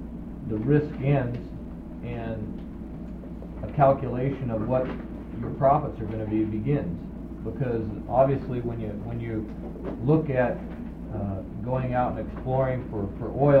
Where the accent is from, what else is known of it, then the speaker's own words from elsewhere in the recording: Alaska, United States; I grew up in Alaska and went to college also